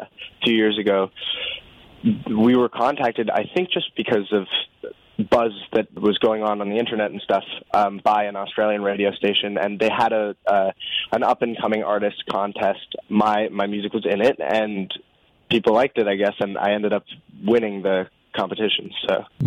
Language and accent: English; Hastings-on-Hudson, New York, United States; Hastings-on-Hudson.